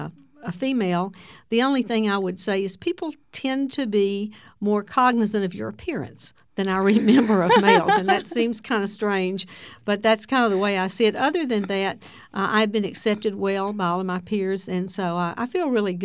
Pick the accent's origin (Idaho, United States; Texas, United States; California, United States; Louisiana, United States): Louisiana, United States; Farmerville; Well, I grew up in Farmerville, Louisiana. It's a small town in northern Louisiana.